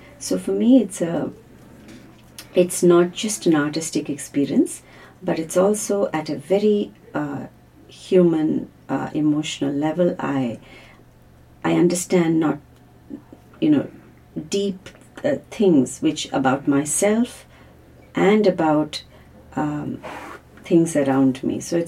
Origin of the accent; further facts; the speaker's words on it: Chennai, Tamil Nadu, India; I'm from Chennai.